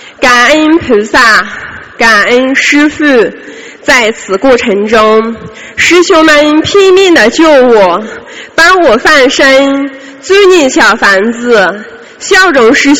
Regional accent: Yunnan, China

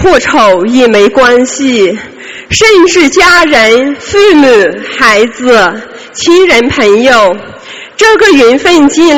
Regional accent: Yunnan, China

